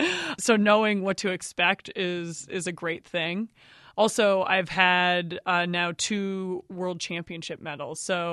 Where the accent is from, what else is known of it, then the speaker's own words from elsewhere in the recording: Jericho, Vermont, United States; Yeah, exactly. I ran cross country for Mount Mansfield Union High School, and I was also downhill ski racing up at Smuggs.